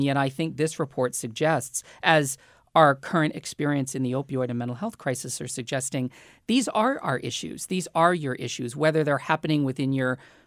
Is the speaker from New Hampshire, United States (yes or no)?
yes; New Hampshire, United States; and I was raised in New Hampshire, so I can say it.